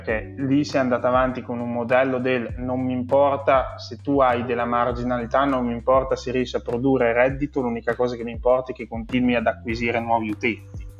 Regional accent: Emilia-Romagna, Italy; io che sono dell'Emilia Romagna e voi che siete lombardi

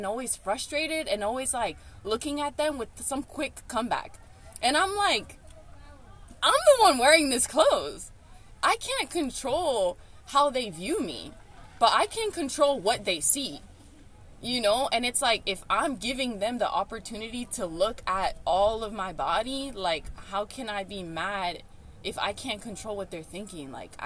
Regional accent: United States; especially growing up in America, like, we get influenced

